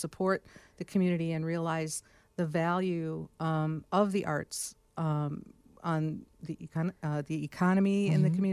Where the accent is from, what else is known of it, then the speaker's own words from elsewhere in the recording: Livonia, Michigan, United States; Wow. I'm originally from Michigan.